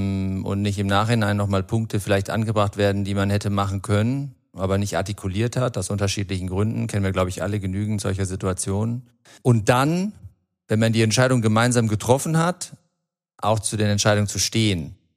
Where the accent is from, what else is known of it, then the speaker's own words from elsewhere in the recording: Gummersbach, North Rhine-Westphalia, Germany; ich bin in Gummersbach aufgewachsen